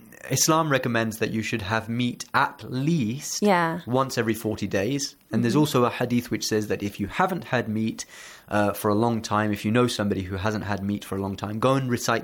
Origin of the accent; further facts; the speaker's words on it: India; I'm originally from India as well